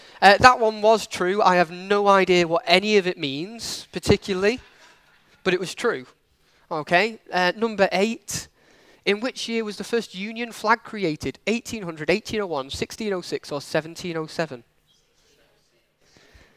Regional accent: United Kingdom; And for us as British citizens, I can tell you that none of you need to know any of that.

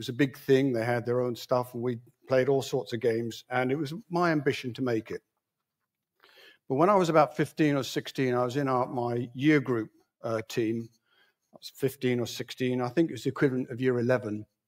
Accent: India; I grew up in India. My dad was a missionary doctor in India.

